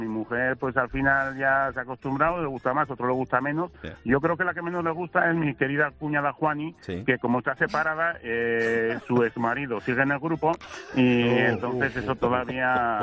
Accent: Pamplona, Navarre, Spain; yo soy de Pamplona, mi cuñado es de Madrid, otro es de Andalucía

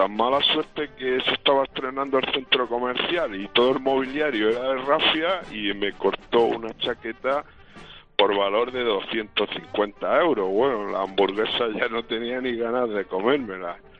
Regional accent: Granada, Andalusia, Spain; pues yo fue que estaba en Granada y en mi tierra fui a comer con mis hijas a un centro comercial muy conocido y nuevo allí en Granada

